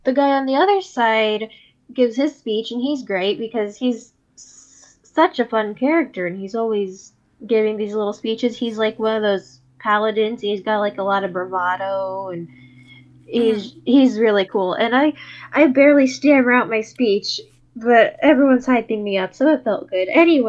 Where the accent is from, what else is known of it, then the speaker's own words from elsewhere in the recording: United States; Listen, I'm an American in the 21st century.